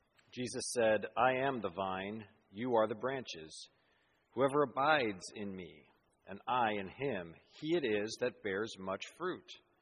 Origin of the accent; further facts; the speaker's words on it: Santa Fe, New Mexico, United States; I grew up in Santa Fe, New Mexico, so. There was all kinds of arroyos, deep arroyos, but then there was like big hills